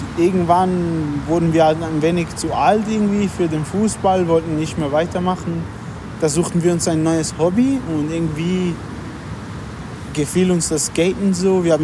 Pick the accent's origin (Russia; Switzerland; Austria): Switzerland; St. Gallen; also born or lived in Lucerne / Zurich; Ich bin aus St. Gallen, wohne jetzt schon eigentlich mein halbes Leben da. Wie lange ist das etwa? So circa 12 Jahre. Und vorher habe ich in Luzern und Zürich gewohnt.